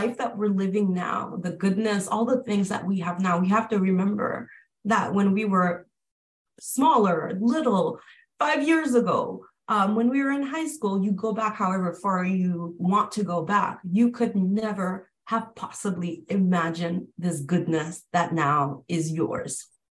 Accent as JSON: {"language": "English", "country": "Haiti", "tie": "born or raised there", "said": "I grew up in Haiti, and this globe right here is, for me, I remember the first time I saw a globe."}